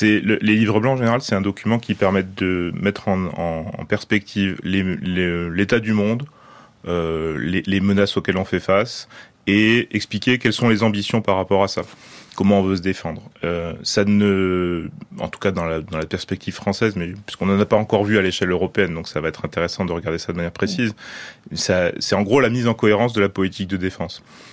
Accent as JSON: {"language": "French", "country": "France", "said": "nous voyons aussi en tant que Français"}